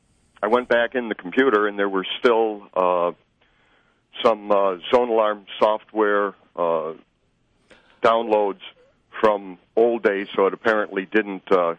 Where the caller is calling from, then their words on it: Albion, New York, United States; I'm calling from wonderful Albion, New York.